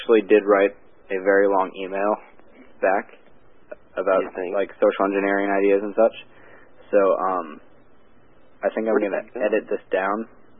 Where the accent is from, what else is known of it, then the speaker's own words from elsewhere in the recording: Texas, United States; accent: Texas; I hope everyone could understand my shitty Texas accent.